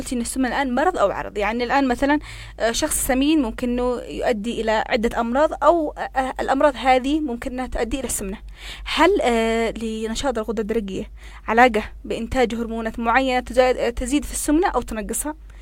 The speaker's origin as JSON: {"language": "Arabic", "country": "Yemen", "said": "احنا كشعب يمني"}